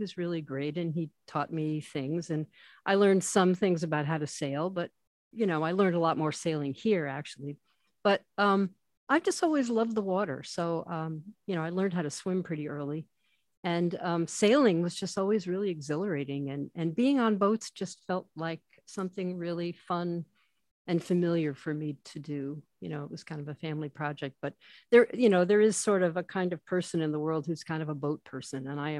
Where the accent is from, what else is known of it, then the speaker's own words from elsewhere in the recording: New York, United States; originally I'm from the East Coast. I grew up in coastal Long Island in New York.